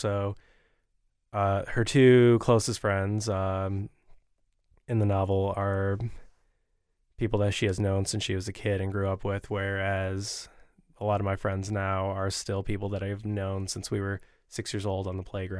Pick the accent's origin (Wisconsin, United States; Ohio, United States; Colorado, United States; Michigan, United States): Michigan, United States; Lansing; I wanted to use Lansing. It's my hometown.